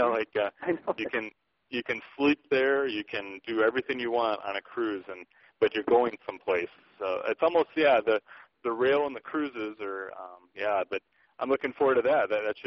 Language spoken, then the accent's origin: English; Detroit, Michigan, United States; I'm from Detroit, Michigan area